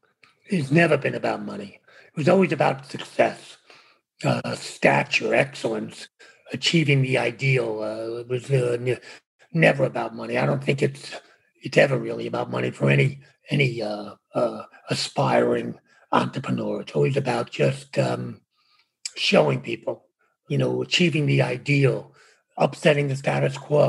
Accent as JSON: {"language": "English", "town": "Brooklyn", "region": "New York", "country": "United States", "tie": "born or raised there", "also_born_or_lived": "The Bronx", "said": "I was born in the Bronx, raised in Brooklyn. So I have all the credentials of a gunslinger from the city."}